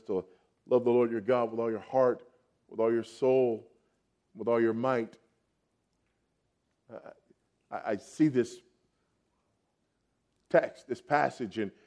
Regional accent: Los Angeles, California, United States; I grew up in Los Angeles.

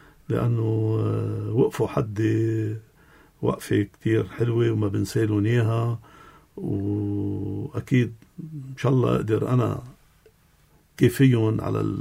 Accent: Lebanon; نحن كلبناني

